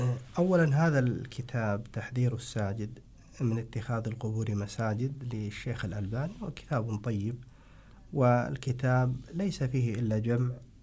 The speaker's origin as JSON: {"language": "Arabic", "country": "Kuwait", "said": "يعني عندنا في الكويت"}